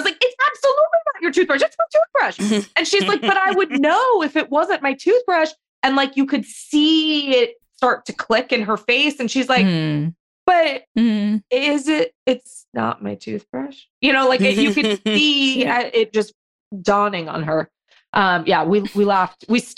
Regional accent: Los Angeles, California, United States; In fact, I personally, I grew up in Los Angeles. Like, you can't be on time. There's traffic.

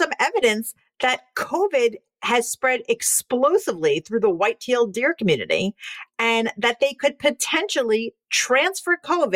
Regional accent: Staten Island, New York, United States; since we're talking about deer and since we're both from Staten Island

